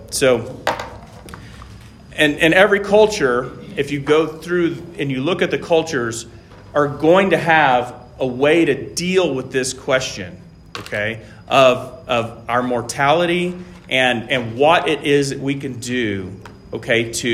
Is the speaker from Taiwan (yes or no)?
yes; Taiwan; You know, I grew up in Taiwan, and in the funerals that took place there, it wasn't unusual for there to be paper cars or paper airplanes